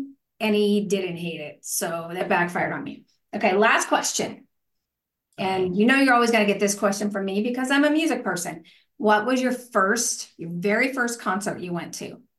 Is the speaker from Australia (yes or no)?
no; Texarkana, Texas, United States; now in Austin, United States; I live in Austin, Texas. I grew up in Texarkana, Texas, which is twice as nice. It's half in Arkansas and half in Texas. I was from the Texas side.